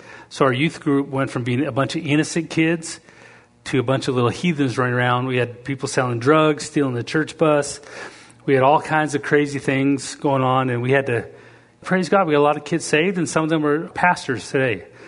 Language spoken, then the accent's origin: English; United States; Now, as a father, as an American citizen, as a man, I have rights to stand and make decisions